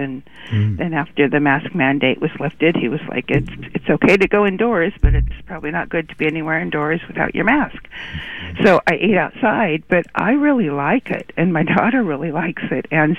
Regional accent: Pacific Northwest, United States; I grew up in the Northwest in the 70s, and, you know, there were maybe a third of the people that there are now. And so I work in the Northwest.

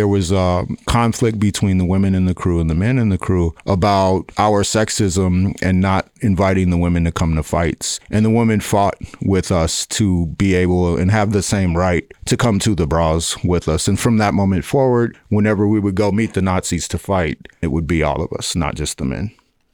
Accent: Chicago, Illinois, United States; Since I was originally from Chicago, and Chicago was one of the closest major cities

